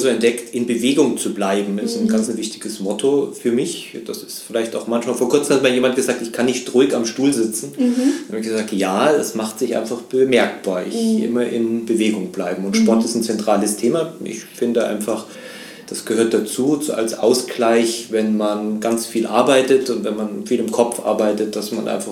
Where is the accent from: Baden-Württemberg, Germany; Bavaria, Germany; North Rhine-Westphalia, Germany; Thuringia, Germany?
Bavaria, Germany; Munich; moved away as an adult; also born or lived in Vienna; ich bin in München groß geworden. Habe dann nach 30 Jahren München mich entschieden mit meiner Frau mal ins Ausland zu gehen. Wir waren in Wien für 5 Jahre